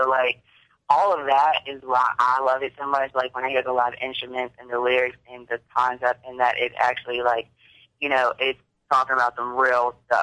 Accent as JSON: {"language": "English", "region": "Virginia", "country": "United States", "said": "it helps me out because I'm from Virginia, so I'm definitely different from that."}